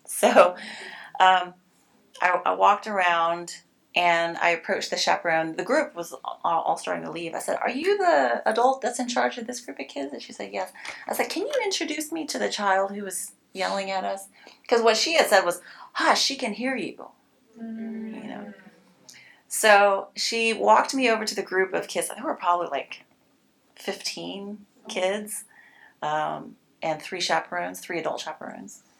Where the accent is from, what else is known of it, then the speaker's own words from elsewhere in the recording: United States; I said, "I'm not Japanese." I said, "I'm actually American I'm Taiwanese American."